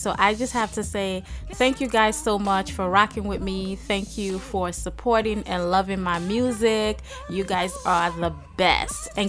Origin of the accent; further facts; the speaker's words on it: Nigeria; now in United States; well, I'm Nigerian. So I definitely have my favorite Nigerian dishes, and then I have my favorite American dishes.